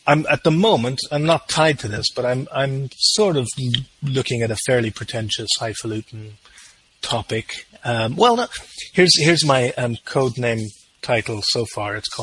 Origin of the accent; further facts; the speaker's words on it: Ireland; I am very pale. I mean, I'm Irish.